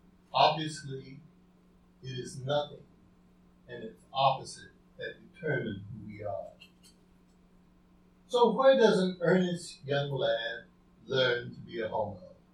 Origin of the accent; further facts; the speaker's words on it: Deep South, United States; born there; I was born in the Deep South.